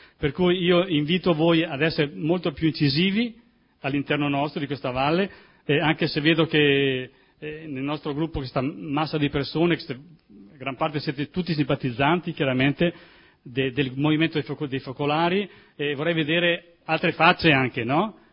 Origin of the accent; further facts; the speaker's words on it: Primiero, Trentino-Alto Adige, Italy; ringrazio voi che passate per il mio paese, per il nostro paese, per la comunità di Primiero